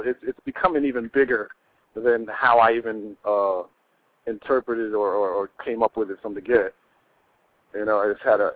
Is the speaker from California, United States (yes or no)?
no; New Brunswick, New Jersey, United States; Yeah, born and raised in New Brunswick, New Jersey. I've been doing music most of my life.